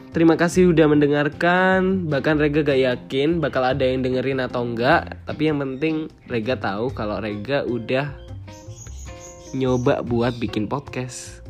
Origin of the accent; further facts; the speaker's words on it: Malang, East Java, Indonesia; saya asli Malang. TK, SD, SMP, SMK saya di Malang. Sampai kuliah ini pun saya juga masih di Malang.